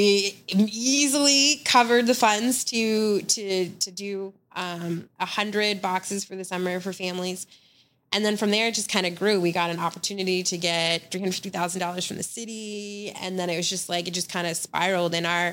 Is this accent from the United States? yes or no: yes; Portland, Oregon, United States; because I grew up in Portland. And there's that, like being a long time forever resident. I have left and come back.